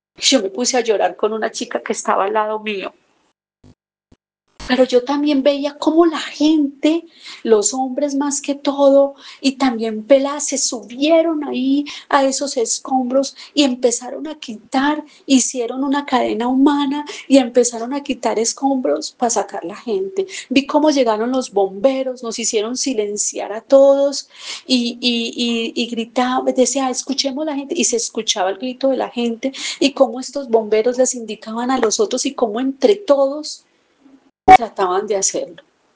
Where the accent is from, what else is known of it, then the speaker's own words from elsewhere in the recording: Pereira, Risaralda, Colombia; Y hubieron muchas ciudades afectadas, entre esas Pereira, de donde soy yo con mucho orgullo.